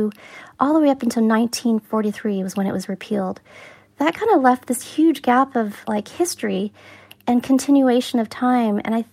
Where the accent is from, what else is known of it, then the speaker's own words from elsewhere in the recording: Los Angeles, California, United States; So I grew up in Los Angeles and hadn't gone camping or hiking or really experienced a lot of the national parks.